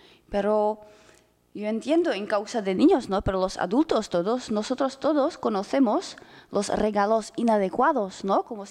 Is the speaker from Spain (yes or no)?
yes; Spain; como soy española y nosotros tenemos muchas fiestas nacionales